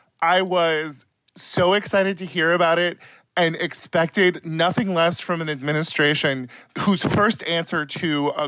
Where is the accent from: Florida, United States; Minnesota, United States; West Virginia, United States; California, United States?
California, United States; I, being a Californian, immediately figured out what herbs the Chinese were using to address coronavirus.